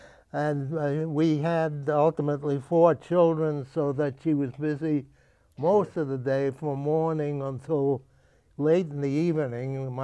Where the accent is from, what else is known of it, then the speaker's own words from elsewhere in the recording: New York, United States; I was born on the Lower East Side, which is a place where many immigrants came to for the first place of living.